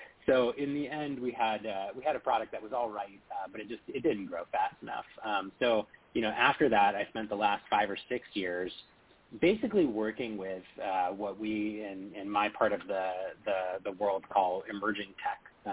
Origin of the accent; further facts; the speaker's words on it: California, United States; So I grew up in Silicon Valley around the tech establishment, but I actually decided to leave Silicon Valley when I went to college